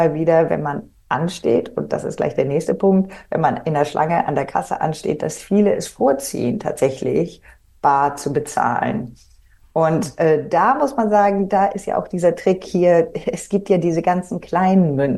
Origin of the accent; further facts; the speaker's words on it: Germany; moved away as an adult; also born or lived in Australia; ich als Deutsche